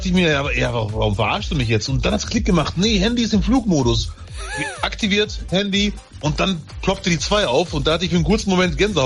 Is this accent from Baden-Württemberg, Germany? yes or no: no; Bielefeld, North Rhine-Westphalia, Germany; Leider sind Stuttgart und Leipzig genauso Mannschaften, die man vermeiden sollte als Bielefelder.